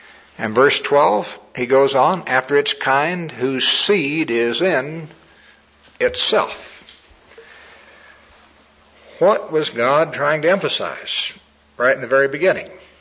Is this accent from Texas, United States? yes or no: no; Missouri, United States; My home state is Missouri. And one of my ancestors used to raise mules.